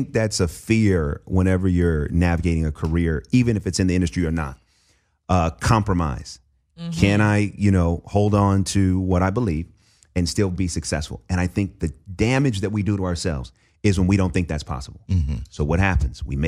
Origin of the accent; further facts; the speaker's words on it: Oakland, California, United States; My uncle, who was the pastor of the church that I grew up in East Oakland, you know, he was a big part of our lives.